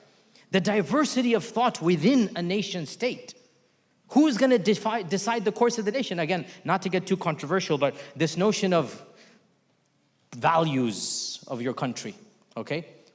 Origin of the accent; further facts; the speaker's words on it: United States; You're British, I'm American.